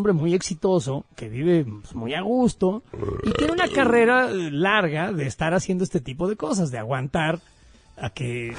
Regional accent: Mexico; yo soy un ciudadano mexicano y tengo voz.

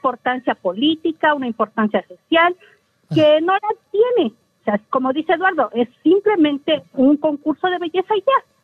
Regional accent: Huauchinango, Puebla, Mexico; soy de Huauchinango, Puebla.

